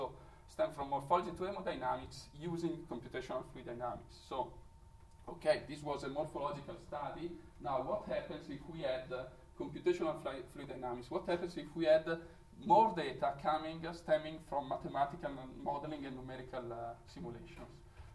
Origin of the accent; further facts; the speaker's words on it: Italy; English is a second language; I'm from Italy, so soccer is a religion.